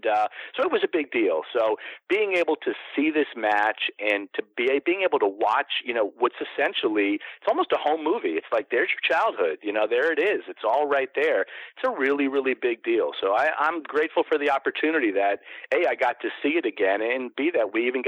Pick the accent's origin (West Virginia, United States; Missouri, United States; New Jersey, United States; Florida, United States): Florida, United States; growing up in Florida, we didn't have a lot of professional sports.